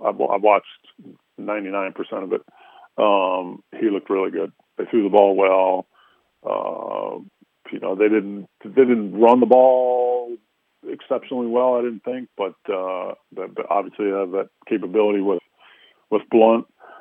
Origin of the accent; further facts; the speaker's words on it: Philadelphia, Pennsylvania, United States; And I said, Mike, I grew up in Philadelphia and loved watching you play.